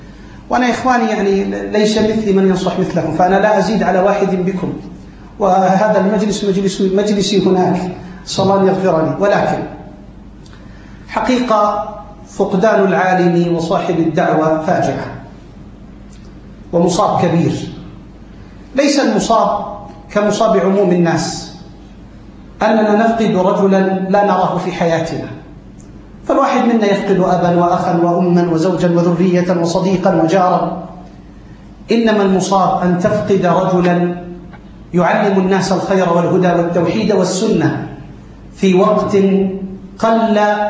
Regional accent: Amman, Amman Governorate, Jordan; also born or lived in Aqaba; لما كنت في مراحل الدراسية الأولى، وانتقلنا من العقبة إلى عمان في سنة 84-85

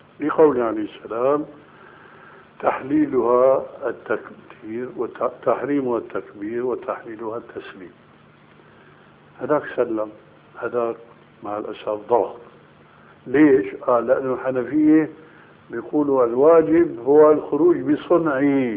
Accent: Damascus, Damascus Governorate, Syria; هناك عندنا في دمشق

